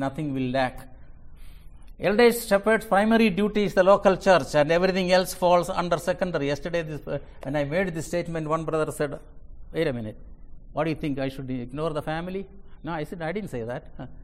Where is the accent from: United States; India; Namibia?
India; moved away; my home church when I came from India is doing it